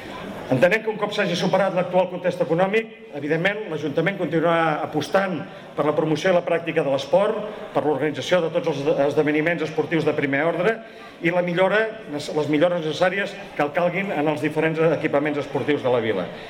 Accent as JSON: {"language": "Catalan", "town": "Sitges", "region": "Catalonia", "country": "Spain", "said": "I d'orgull també com a ciutadans, com a vilatans que som de Sitges."}